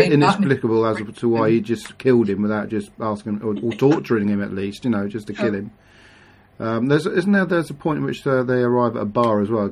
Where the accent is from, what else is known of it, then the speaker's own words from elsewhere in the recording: South East England, United Kingdom; I come from the Isle of Wight. Is my name Isle of Wight?